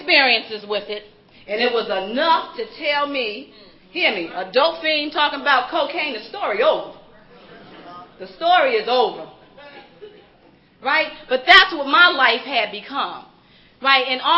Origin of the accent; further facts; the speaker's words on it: Newark, New Jersey, United States; I'm from Newark, New Jersey.